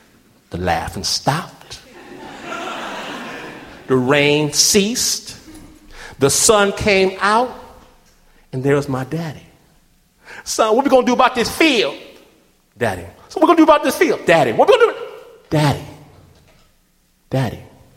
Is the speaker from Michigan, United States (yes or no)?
yes; Detroit, Michigan, United States; I'm from Detroit.